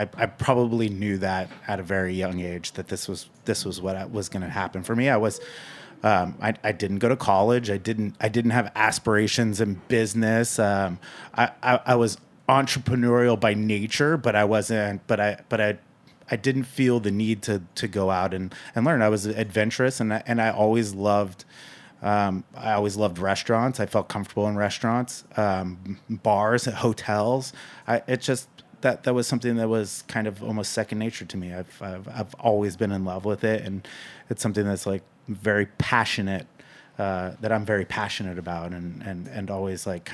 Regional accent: Napa, California, United States; growing up in Napa was much different. I'm 40 years old. So Napa was very different when I was a child. It was very rural and it was really small. So I grew up in a very small town, a small town environment.

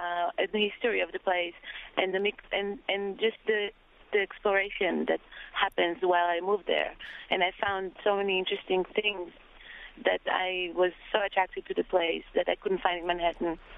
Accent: Israel; now in Brooklyn, United States; I know I'm not a real Brooklynite. I'm from Israel. I came here.

